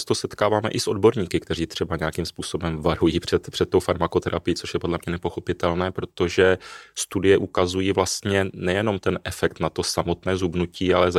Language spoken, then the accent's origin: Czech; Ostrava, Moravian-Silesian Region, Czechia; Já sám jsem už 11 let abstinentem a pocházím z Ostravy.